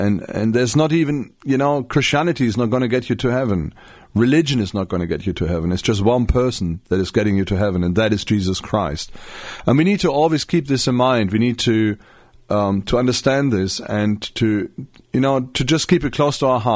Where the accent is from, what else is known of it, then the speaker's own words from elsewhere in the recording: Germany; English is a second language; Bearing in mind, I'm a German native, so I didn't speak English very well at that time.